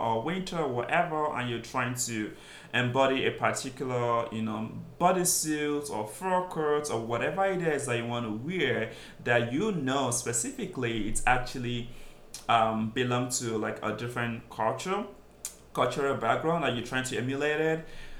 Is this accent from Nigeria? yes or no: yes; Nigeria; as a Nigerian, if I see a white person, a Caucasian, wear my native attire correctly, I appreciate it a lot.